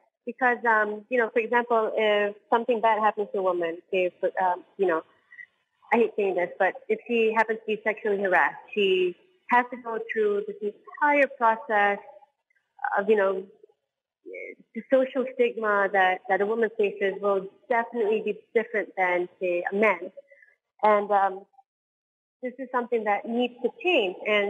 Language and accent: English; Malaysia; being Malaysian, this is something that is just so deeply ingrained